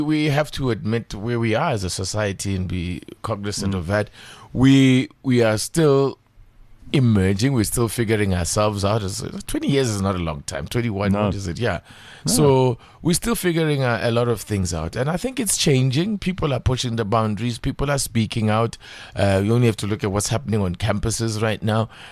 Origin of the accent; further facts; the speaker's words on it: Pretoria, Gauteng, South Africa; born there; I was born in Lady Selborne. What was Lady Selborne? There was a hospital there on your way to Mabopane. That's where I was born. But my parents were living in Attridgeville at the time. So I lived there until I had to go to school